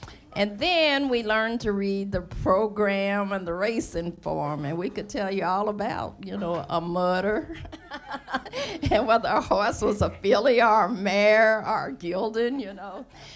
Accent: Louisville, Kentucky, United States; I grew up in South Louisville on the corner of Rodman and M.

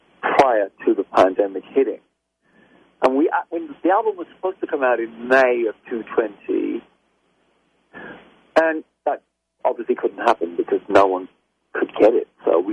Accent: West Midlands, United Kingdom; so we grew up together in the Midlands in Britain.

